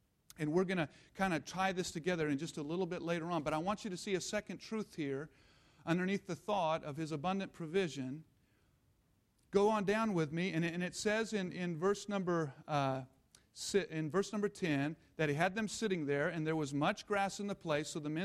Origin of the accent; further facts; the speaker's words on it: Missouri, United States; I grew up on Lee Summit Road here in Missouri. We don't have a whole lot of cul-de-sacs.